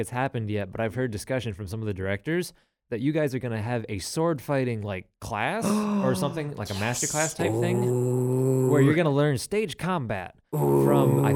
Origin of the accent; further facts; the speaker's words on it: Iowa, United States; Where I grew up in Iowa, which incidentally is also where Anna is from, about an hour away from me is the town Sioux City.